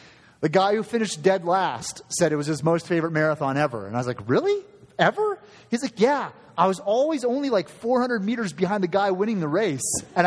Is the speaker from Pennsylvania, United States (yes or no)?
yes; Titusville, Pennsylvania, United States; in my hometown of Titusville